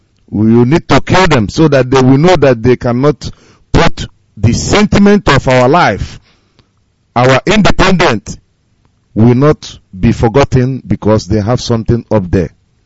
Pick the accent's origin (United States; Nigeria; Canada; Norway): Nigeria; Orauku, Anambra; now in Indonesia; I come from Orauku in Idemili local government of Anambra State, a Biafran.